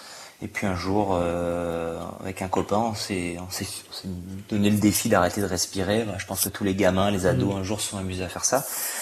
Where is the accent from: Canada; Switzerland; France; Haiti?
France; Nice, Provence-Alpes-Côte d'Azur; Et puis comme j'ai grandi à Nice, avec la mer Méditerranée en face